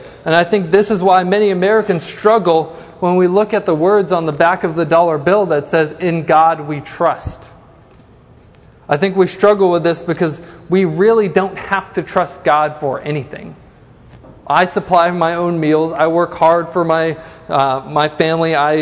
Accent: England, United Kingdom; born there; I was born in England, so I'm a huge England fan

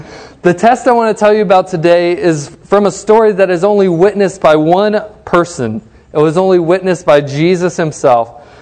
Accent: Cambridge, East of England, United Kingdom; born there; I was born in Cambridge, England in 1986.

